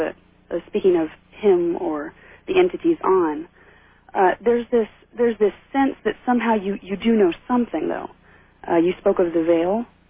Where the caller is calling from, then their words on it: Minneapolis, Minnesota, United States; I'm calling from the Minneapolis-St. Paul area.